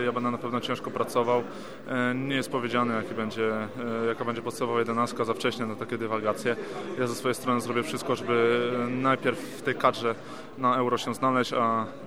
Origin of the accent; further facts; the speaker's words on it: Kraków, Lesser Poland, Poland; Wychowałem się w Krakowie, w Gdańsku mam mieszkanie